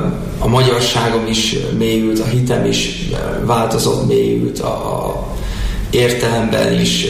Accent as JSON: {"language": "Hungarian", "country": "United States", "moved": "yes", "lives_now": "Hungary", "said": "Én amerikai magyar vagyok, onnan jöttem ide"}